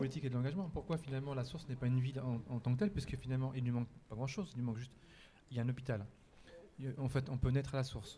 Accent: Algeria; Je suis algérien.

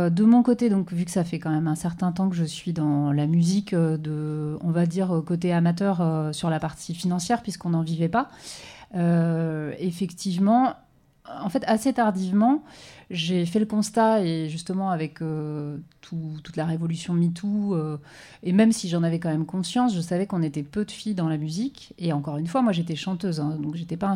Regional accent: Rennes, Brittany, France; On vient en fait de Rennes et de Montreuil. Moi, je suis okay. à Rennes et Sophie à Montreuil.

